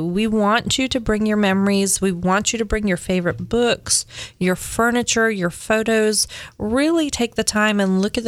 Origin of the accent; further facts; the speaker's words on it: Hawaii, United States; I was born and raised in Hawaii. And so we don't wear shoes in the house.